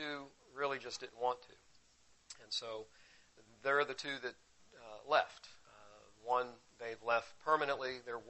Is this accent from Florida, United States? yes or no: yes; Florida, United States; We're not really from there. I claim Florida as home because I've lived here almost all my life